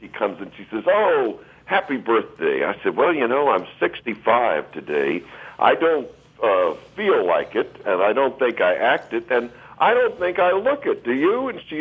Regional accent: San Antonio, Texas, United States; I play with Bruce when I go back to my hometown of San Antonio at Brackenridge Park

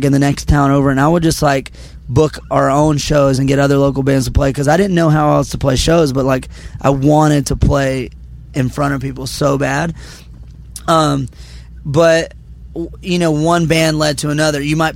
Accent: Georgia, United States; But of course, growing up in Georgia, like country was part of my life.

